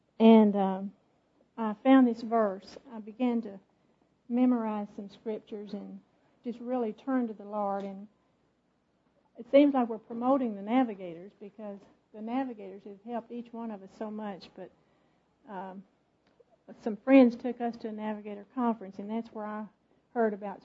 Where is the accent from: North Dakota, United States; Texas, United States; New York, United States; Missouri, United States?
Texas, United States; Tyler; I'm from Tyler, Texas.